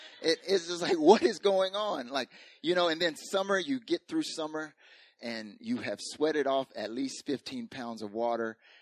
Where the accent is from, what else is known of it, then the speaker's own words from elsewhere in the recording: North Carolina, United States; In Korea, I noticed that, at least when I grew up in the South, like I felt like seasons gradually changed. In North Carolina, in the southeastern United States, like it gradually changed.